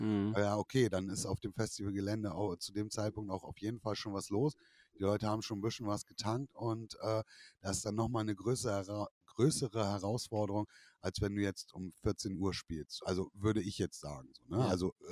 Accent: Bremen, Germany; ich bin selber Bremer und ich bin in Bremen aufgewachsen, habe da jahrelang gelebt.

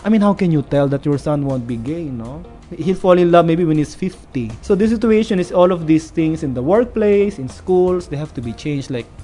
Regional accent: Bicol Region, Philippines; And I come from Bicol.

